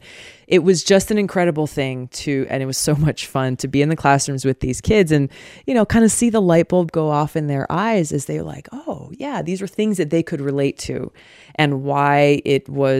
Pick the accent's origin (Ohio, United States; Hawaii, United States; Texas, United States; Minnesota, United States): Hawaii, United States; Growing up in Hawaii, it may not surprise you that my playground was in the ocean and in the mountains